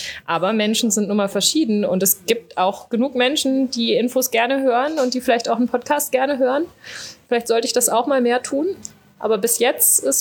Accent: Düsseldorf, North Rhine-Westphalia, Germany; born there; ich bin halbe Niederländerin. Mein Vater ist Niederländer und ich bin geboren in Düsseldorf. Das ist für alle, die es nicht wissen, relativ weit im Westen Deutschlands, fast an der Grenze zu den Niederlanden.

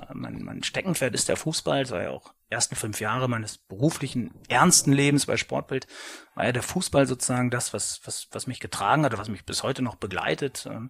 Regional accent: Ottfingen, North Rhine-Westphalia, Germany; also born or lived in Cologne / Hamburg; Also ich habe in Köln gewohnt, ich habe in Hamburg gewohnt, ich bin in der Welt viel unterwegs, aber wenn mich einer fragen würde, wo Heimat ist, dann ist es Ottfingen und ich bin ganz oft noch zu Hause

